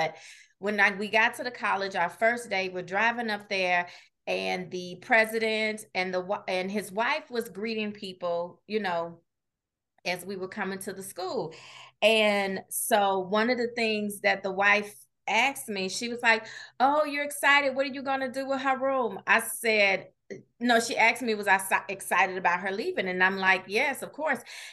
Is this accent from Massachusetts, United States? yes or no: no; Chicago, Illinois, United States; now in McKinney, United States; I am originally from Chicago, now living in North Dallas in the McKinney, Texas area.